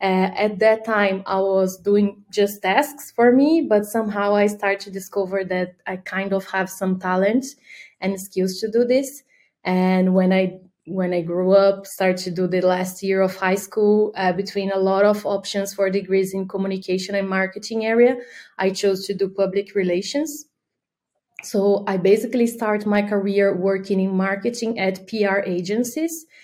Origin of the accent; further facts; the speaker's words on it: Brazil; Sure. So I'm from Brazil. I came from a very diverse family in terms of professional.